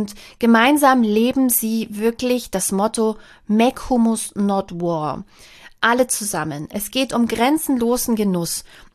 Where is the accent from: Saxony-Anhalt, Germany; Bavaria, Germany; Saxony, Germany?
Bavaria, Germany; Aber als gebürtige Bayerin ist es für mich natürlich überhaupt kein Problem.